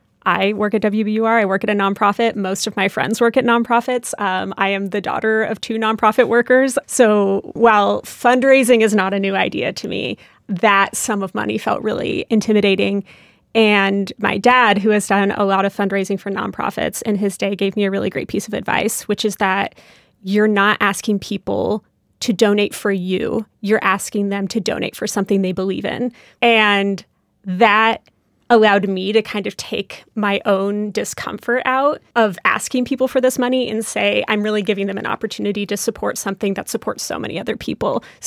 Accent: Oregon, United States; I grew up in Oregon, and my mom, for a lot of my childhood, managed our county food bank.

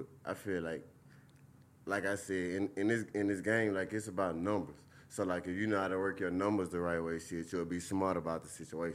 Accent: Louisiana, United States; Man, we only had like 3 stoplights in our little town. I can't even call it no city. I call it a town.

